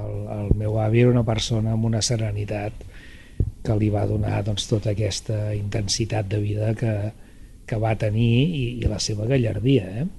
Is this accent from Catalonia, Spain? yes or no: no; Morella, Valencian Community, Spain; Ells venien de Morella, som de Morella, i Morella tenia una tradició tèxtil.